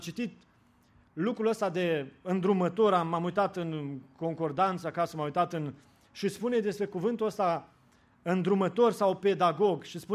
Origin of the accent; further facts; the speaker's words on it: Romania; Acum la noi, noi ca și români întrebăm